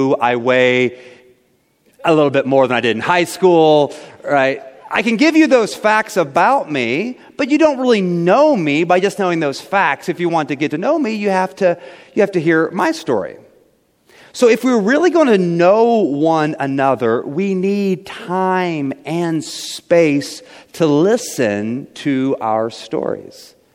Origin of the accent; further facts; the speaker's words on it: St. Joseph, Missouri, United States; We grew up here in St. Joe.